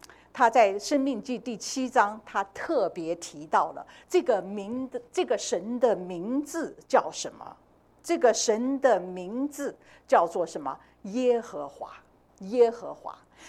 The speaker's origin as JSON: {"language": "Chinese", "country": "China", "said": "我们中国人起名字都要想个有一个意境的。"}